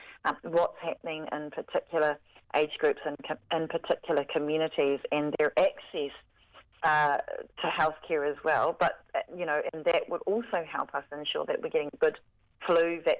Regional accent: Counties Manukau, Auckland, New Zealand; but also Counties Manukau, we're hearing, you know, that's my hometown, mm-hmm. my hood.

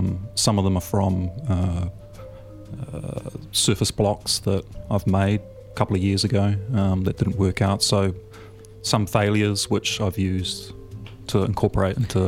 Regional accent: Castor Bay, Auckland, New Zealand; now in Te Aroha, New Zealand; I grew up Castor Bay. So I mean, it's not really that exciting a place, really.

